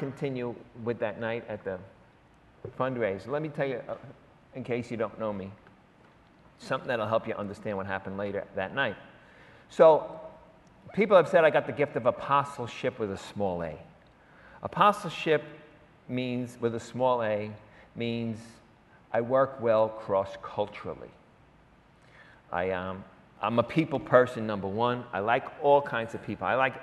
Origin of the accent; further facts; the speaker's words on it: Queens, New York, United States; But I'm from Queens, and I ain't going back to Queens talking about